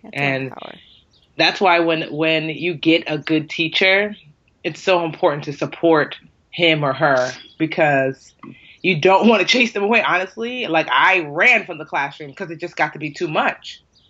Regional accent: Nigeria; because I'm Nigerian

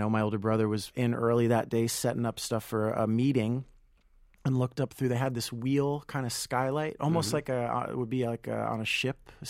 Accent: New York City, New York, United States; I'm a New Yorker. I've lived here my whole life.

